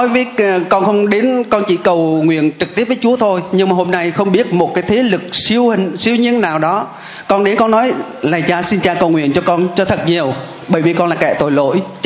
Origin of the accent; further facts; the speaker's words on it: Huế, Thừa Thiên Huế, Vietnam; now in Ho Chi Minh City, Vietnam; Hồi nhỏ con sinh ra và lớn lên ở Huế. Còn con hiện tại bây giờ con đang ở quận 8, thành phố Hồ Chí Minh.